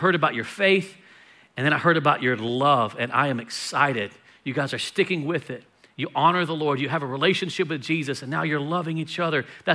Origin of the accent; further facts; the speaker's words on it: Texas, United States; And so I'm from Texas, I'm from the South, and there is no better link in my mind than biscuits to gravy.